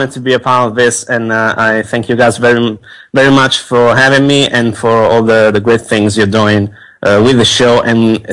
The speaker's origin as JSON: {"language": "English", "country": "Italy", "said": "I'm from Italy."}